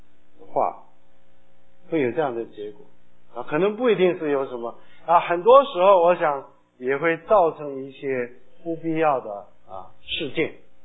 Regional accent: China; 对我们中国人来说，肚子大是发福了啊，是发福，因为我们中国人需要福。

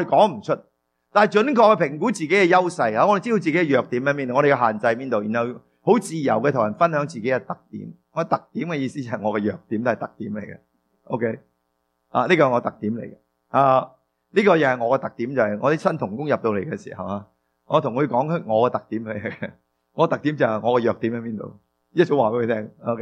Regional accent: China; 但我哋中国人惯咗，唔好喊啦咁

